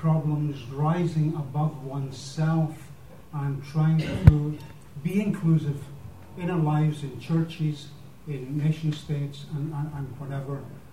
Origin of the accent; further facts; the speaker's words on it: Scotland, United Kingdom; We're both Scottish and British and European and whatever.